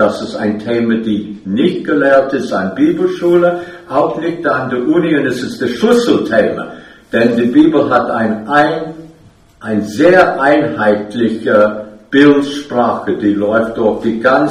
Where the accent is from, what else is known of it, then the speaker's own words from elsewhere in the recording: New York, United States; Und dann bin ich in die New York-Gegend erzogen worden, ja.